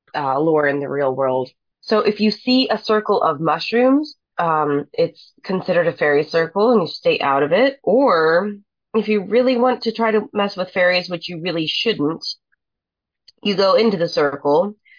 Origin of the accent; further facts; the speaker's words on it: Appalachia, United States; because I'm from Appalachia, we've got, like, our own set of rules.